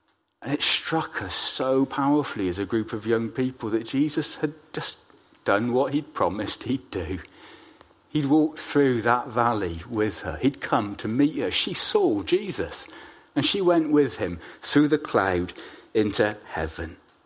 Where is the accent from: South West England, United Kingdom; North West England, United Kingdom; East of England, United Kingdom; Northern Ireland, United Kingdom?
South West England, United Kingdom; Bradford-on-Avon; When I was growing up in Bradford-on-Avon, there were lots and lots of us as teenagers.